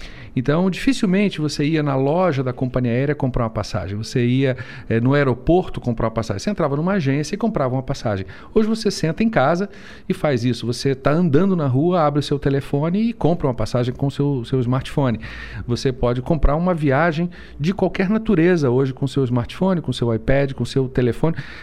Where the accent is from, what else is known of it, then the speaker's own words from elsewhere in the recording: Rio de Janeiro, Brazil; Carioquíssimo.